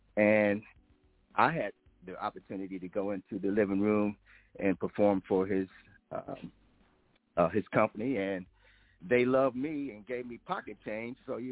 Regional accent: Fort Wayne, Indiana, United States; back when I was growing up in Fort Wayne, Indiana, my parents used to have a company come over

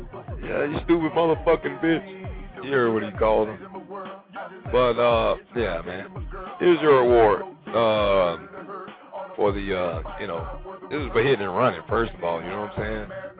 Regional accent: Florida, United States; All right, it's going over here to Florida, my hometown, you know what I'm saying, home state

